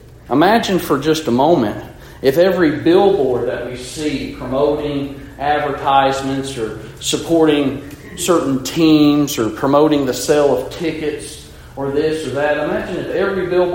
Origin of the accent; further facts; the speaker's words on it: Alabama, United States; I'm a Braves fan. I'm from Alabama primarily, originally. And I think all of us from the South are Braves fans. It's just how we grew up.